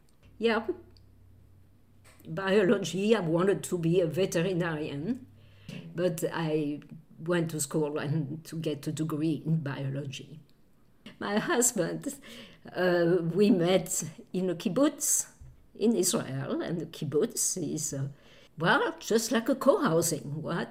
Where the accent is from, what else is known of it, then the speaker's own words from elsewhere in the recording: Lyon, Auvergne-Rhône-Alpes, France; I'm from France. I was born in Lyon, the big city, which wants to be the second largest city in France. So I grew up in a big city.